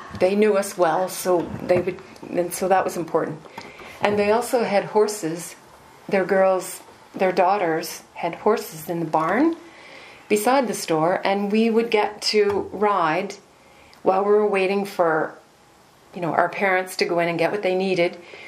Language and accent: English; Balinafad, Ontario, Canada; I always think of myself as, this is where I came from. I came from Balnafad.